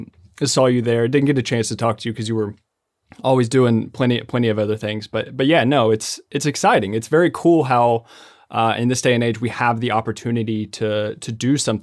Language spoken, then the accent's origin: English; Lexington, Kentucky, United States; So I'm actually from Lexington, Kentucky.